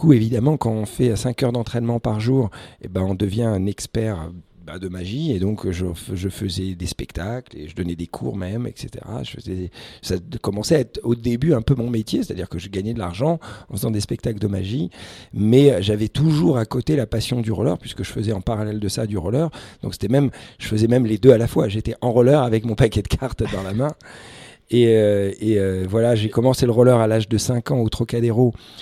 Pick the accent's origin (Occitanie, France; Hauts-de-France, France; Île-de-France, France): Île-de-France, France; Paris; on est arrivé à Paris et depuis l'âge de 5 ans j'ai grandi à Paris